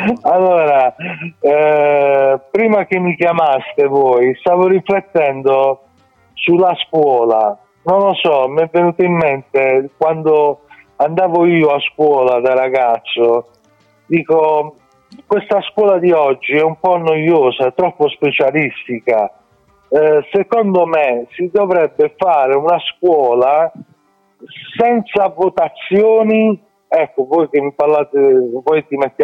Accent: Ruvo di Puglia, Apulia, Italy; Io sono per la strada a Ruvo di Puglia, nel mio paese

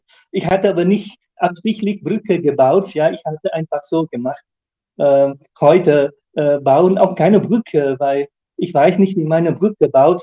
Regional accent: Tübingen, Baden-Württemberg, Germany; also born or lived in Stuttgart; Aber im Großen und Ganzen war meine Heimat Tübingen und Stuttgart. Und dann bin ich heute verheiratet mit einer Frau aus der Eifel.

